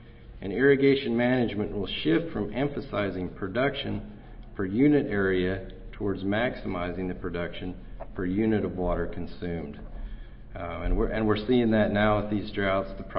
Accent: Oregon, United States; I'm an ecologist from Oregon

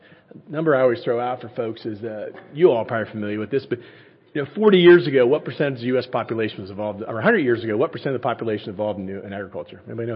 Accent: United States; I grew up on the Chesapeake Bay, right? We had everybody at bumper stickers.

